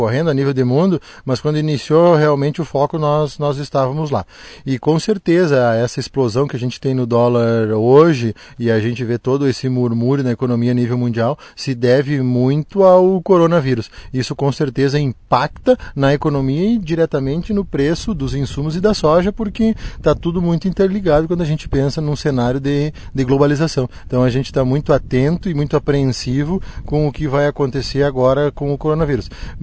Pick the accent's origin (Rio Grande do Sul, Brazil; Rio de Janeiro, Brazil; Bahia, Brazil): Rio Grande do Sul, Brazil; Nova Palma; Eu sou natural aqui de Nova Palma. Estudei o meu ensino fundamental em São João dos Melos, onde meus pais são professores.